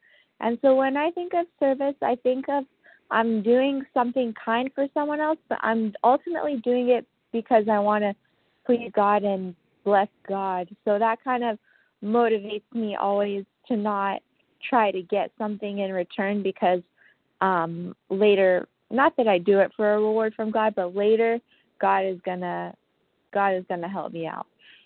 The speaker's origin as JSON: {"language": "English", "town": "Los Angeles", "region": "California", "country": "United States", "said": "A as in apple, and I'm from Los Angeles."}